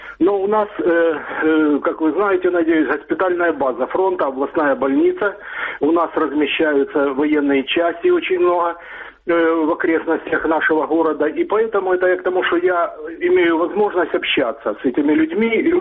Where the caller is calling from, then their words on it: Dnipro, Dnipropetrovsk Oblast, Ukraine; я звоню из Днепра.